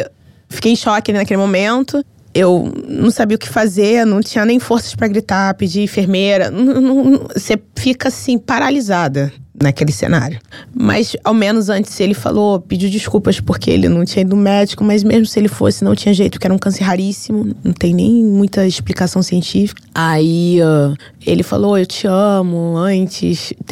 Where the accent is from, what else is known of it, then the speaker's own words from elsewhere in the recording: Brazil; accent: Brazilian; Eu não sou italiana, sou brasileira e eu preciso saber a verdade.